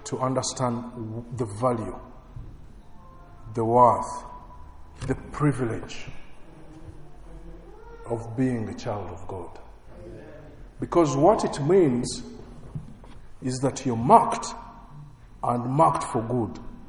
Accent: United States; I'm an American.

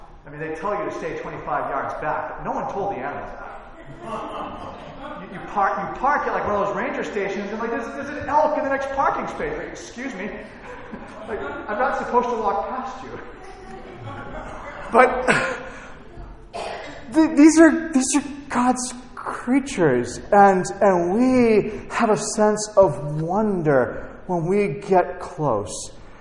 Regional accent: Lawrence, Massachusetts, United States; also born or lived in Omaha; now in Philadelphia, United States; I grew up in Lawrence, Massachusetts. It's a densely populated city. I lived in Omaha, which even though Nebraska is pretty spacious, Omaha's a city. And I'm living in Philly.

